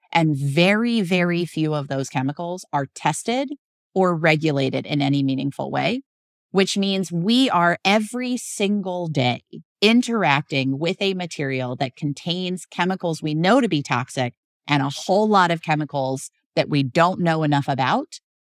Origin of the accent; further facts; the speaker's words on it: Baton Rouge, Louisiana, United States; now in New Orleans, United States; I actually don't just live in New Orleans. I'm from Louisiana. I grew up in Baton Rouge. I'm fifth generation, at least, Louisiana, and there's another generation coming up behind me.